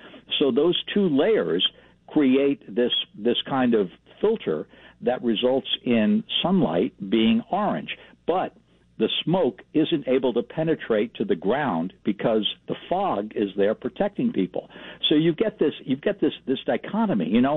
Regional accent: New Jersey, United States; Now, Walter, you and I have been friends for a long time. We're both from New Jersey.

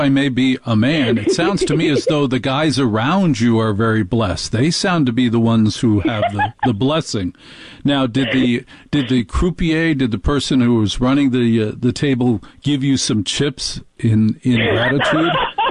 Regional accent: Newark, New Jersey, United States; born there; I was born in, wait for it, Newark, New Jersey.

